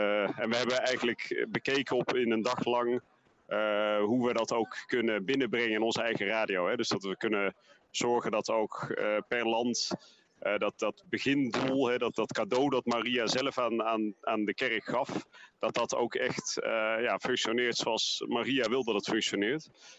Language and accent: Dutch; Netherlands; zeker als wij als Nederlanders onze eigen achtergrond kennen